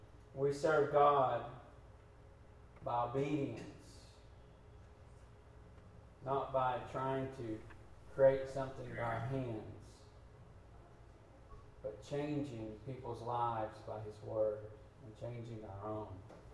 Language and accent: English; the South, United States; I'm not more valuable because I'm a Southerner.